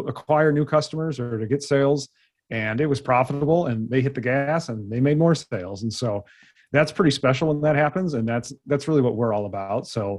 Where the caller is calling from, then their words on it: Madison, Wisconsin, United States; I'm up in Madison, Wisconsin, and it's been below zero for many days in a row now.